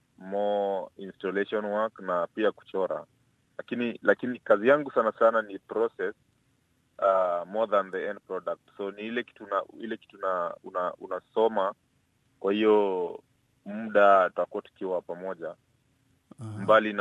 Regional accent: Kenya; nimetoka Kenya

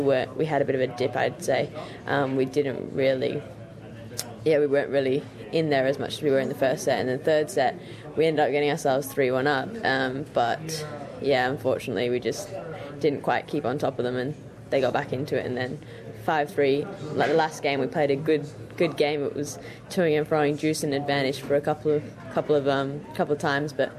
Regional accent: England, United Kingdom; born there; because I was born in England

